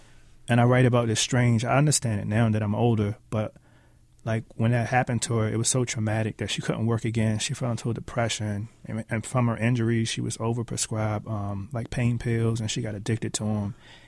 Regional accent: Washington, District of Columbia, United States; Well, I grew up in Washington, D.C., around the late 80s, early 90s

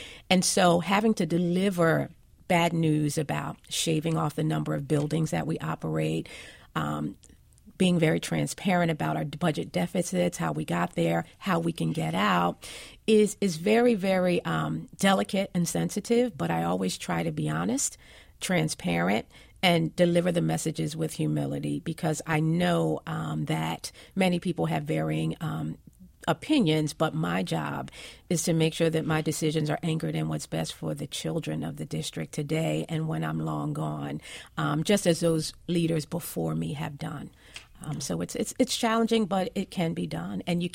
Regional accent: Camden, New Jersey, United States; Camden has always been my heart. Growing up in Camden, I have to be very honest with you

